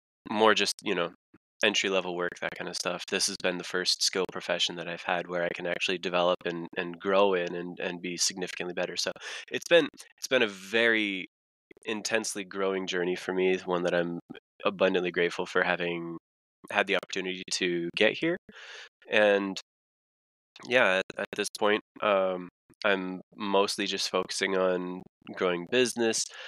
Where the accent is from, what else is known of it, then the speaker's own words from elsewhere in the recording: California, United States; born there; I came from out west. I was born in California.